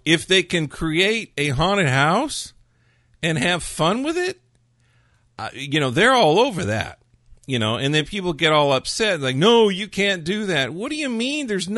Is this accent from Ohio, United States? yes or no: no; California, United States; Now, I'm from California, been here all my life.